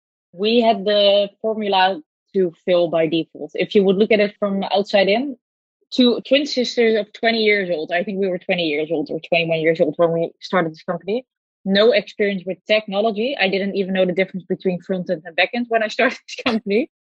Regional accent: Netherlands; born there; English is a second language; I was born in the Netherlands, by default, very privileged.

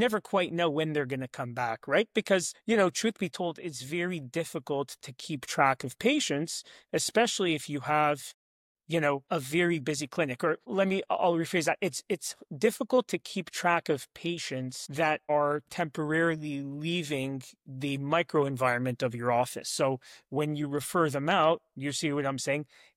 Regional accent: Montreal, Quebec, Canada; So coming out of dental school, I did a residency in my hometown of Montreal for a year.

